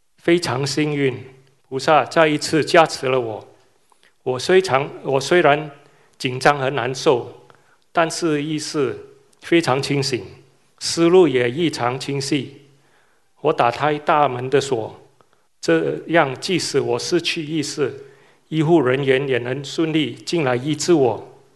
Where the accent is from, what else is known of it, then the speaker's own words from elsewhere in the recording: Malaysia; now in Melbourne, Australia; 我是墨尔本观音堂的同修，小时候在马来西亚就信佛